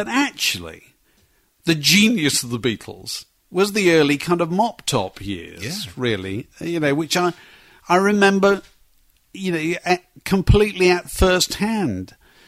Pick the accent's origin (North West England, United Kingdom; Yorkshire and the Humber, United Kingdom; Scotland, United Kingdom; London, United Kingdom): Yorkshire and the Humber, United Kingdom; I grew up in Yorkshire.